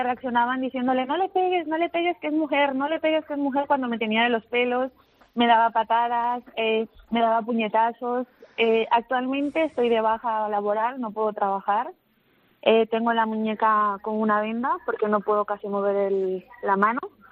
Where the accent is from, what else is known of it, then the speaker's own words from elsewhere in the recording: Chile; now in Spain; me dijo que porque soy chilena, soy carterista